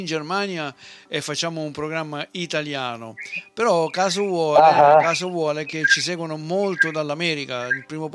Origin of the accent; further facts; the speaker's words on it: Apulia, Italy; noi siamo salentini